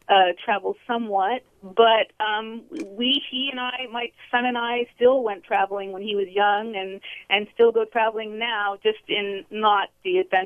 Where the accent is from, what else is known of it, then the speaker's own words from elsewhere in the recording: San Rafael, California, United States; I'm from San Rafael